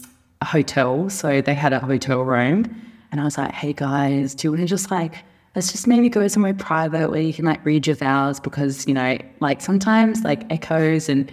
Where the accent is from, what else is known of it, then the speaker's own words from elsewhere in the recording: Adelaide, South Australia, Australia; I'm from Adelaide, South Australia.